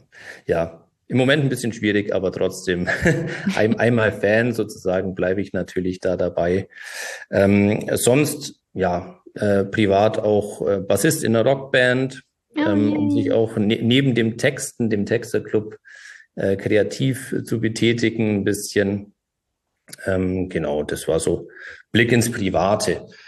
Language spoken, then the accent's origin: German; Augsburg, Bavaria, Germany; Ich bin auch aus Augsburg, geboren in Augsburg, war auch die meiste Zeit in Augsburg, bis auf eine kleine Episode in Kempten im Allgäu hier in der Nähe.